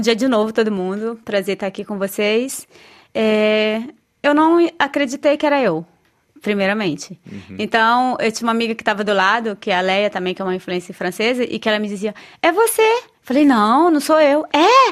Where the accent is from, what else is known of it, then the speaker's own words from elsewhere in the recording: Amazon, Brazil; Eu quis ajudar as crianças de onde eu vim, de onde eu nasci, que é na Amazônia, que eu venho da Amazônia. E quando eu morava lá